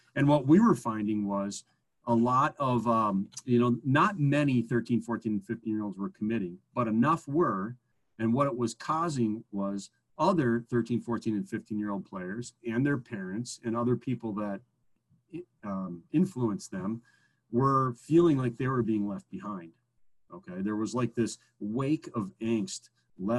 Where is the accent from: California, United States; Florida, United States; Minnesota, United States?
Minnesota, United States; I'm from Minnesota, so I'll say that kid in Minnesota